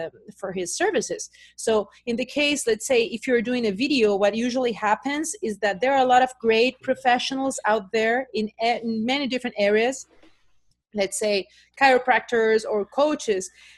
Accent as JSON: {"language": "English", "country": "Brazil", "tie": "born or raised there", "also_born_or_lived": "Argentina", "said": "My family is British, but I was born and raised in South America, in Argentina and then Brazil."}